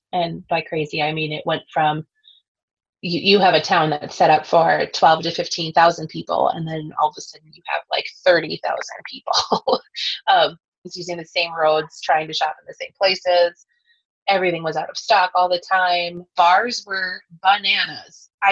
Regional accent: Williston, North Dakota, United States; And I was born and raised here in Williston.

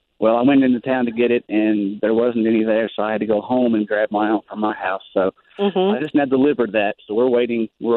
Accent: Black Neck, Kentucky, United States; Well, actually, I'm from Black Neck, Kentucky.

